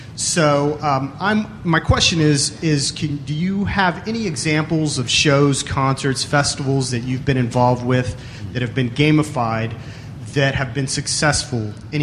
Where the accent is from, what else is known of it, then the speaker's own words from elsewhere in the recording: Austin, Texas, United States; I am from Austin, Texas. I produce concerts and festivals here in Austin.